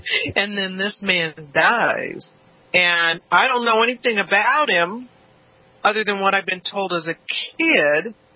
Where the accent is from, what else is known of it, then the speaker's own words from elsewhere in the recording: Los Angeles, California, United States; Because I came from, like I said, I came from South Central.